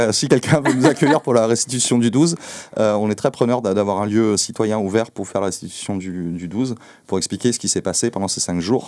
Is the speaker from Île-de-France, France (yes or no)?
no; Rennes, Brittany, France; En tant que Rennais